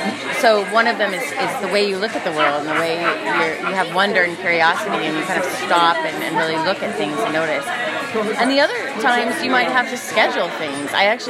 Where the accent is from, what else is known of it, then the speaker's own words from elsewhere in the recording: Hawaii, United States; since I'm from Hawaii, talking about lava, since we've had a lot of lava